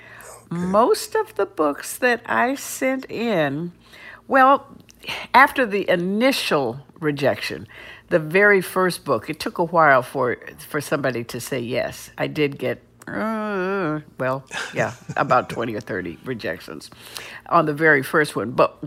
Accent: Cleveland, Ohio, United States; I grew up in Cleveland, Ohio, big city.

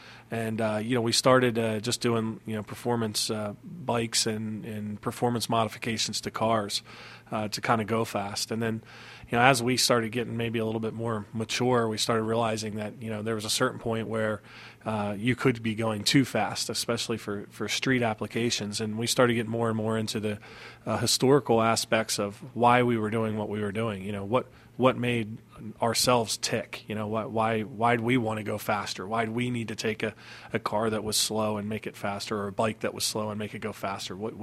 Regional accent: Ocean City, Maryland, United States; now in Southern Delaware, United States; Well, I grew up in the Ocean City and Berlin, Maryland area, and my wife and I moved away and came back and just, you know, considered this as home.

